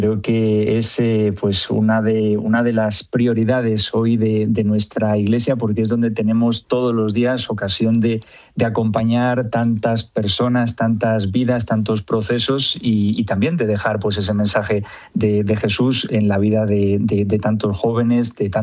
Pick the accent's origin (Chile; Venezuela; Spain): Spain; Madrid, Community of Madrid; born or raised there